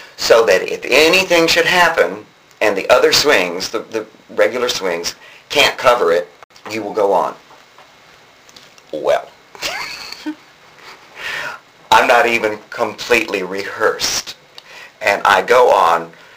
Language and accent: English; the South, United States; I can talk. I'm from the South.